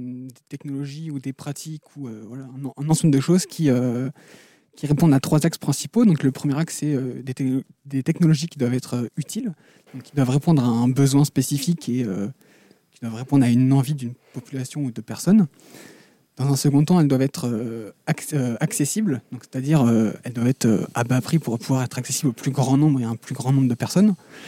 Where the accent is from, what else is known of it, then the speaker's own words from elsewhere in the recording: Plabennec, Brittany, France; moi je viens de Plébenec